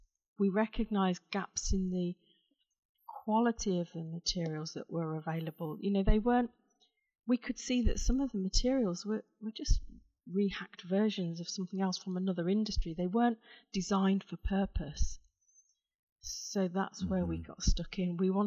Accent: England, United Kingdom; My mum went into nursing, and we grew up in England.

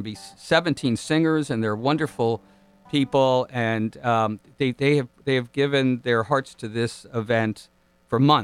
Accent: United States; people were coming up to us in the streets, because clearly we're American, and just thanking us for being there.

